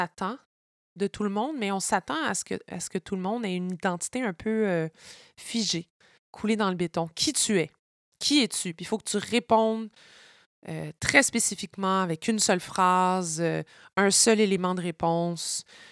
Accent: Montreal, Quebec, Canada; born there; moi, je suis née à Montréal, mais ma mère est noire, originaire de l'île de la Réunion, qui est un département d'outre-mer français en plein océan Indien.

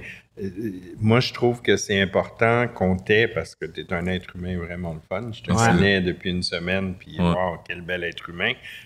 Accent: Montreal, Quebec, Canada; Non, puis moi, je suis de Montréal.

